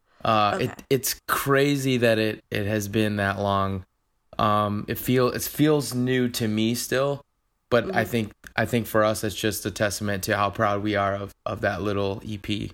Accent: Chicago, Illinois, United States; I live just a couple blocks away from my hometown team.

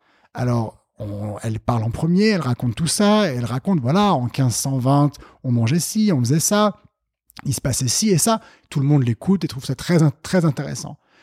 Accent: Geneva, Switzerland; born there; Je suis né à Genève, mais d'une mère qui est née française.

